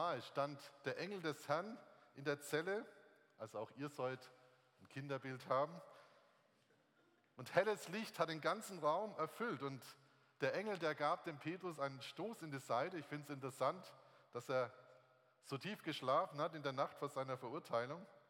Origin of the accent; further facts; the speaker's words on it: Baden-Württemberg, Germany; wir kommen aus der Nähe von Lörrach, das ist dieses Dreiländereck, wo Deutschland, Schweiz und Frankreich aneinanderstoßen.